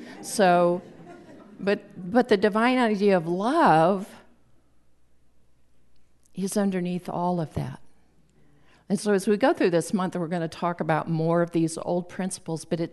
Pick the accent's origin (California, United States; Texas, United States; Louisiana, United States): Texas, United States; Lubbock; also born or lived in Midland; because I lived in Lubbock. When I was born in Midland, moved to Lubbock when we were a baby.